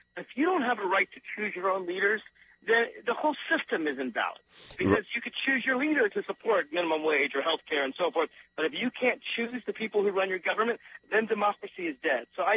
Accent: Southern United States, United States; I am from the South.

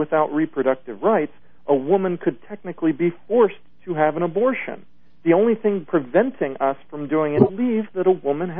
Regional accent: Kansas, United States; I come from Kansas

